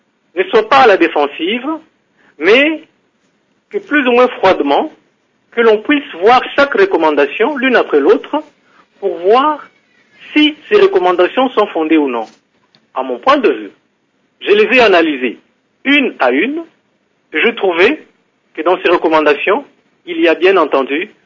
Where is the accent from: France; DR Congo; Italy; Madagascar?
DR Congo; Nous, on est Congolais. Je crois que nous devons fiers d'être Congolais.